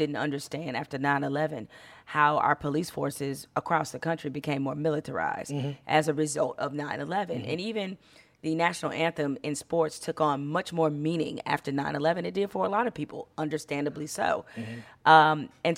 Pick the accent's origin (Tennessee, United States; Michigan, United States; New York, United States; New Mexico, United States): Michigan, United States; Detroit; It has everything to do with who I am. You know, I grew up in a city that p